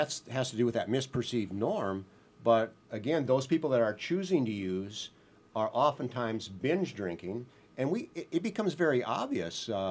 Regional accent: Wisconsin, United States; Well, I grew up in Wisconsin

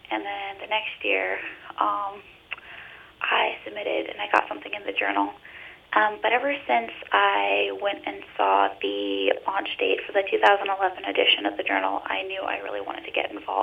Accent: Alaska, United States; not knowing we had anything like that here in Southeast Alaska or even in my hometown

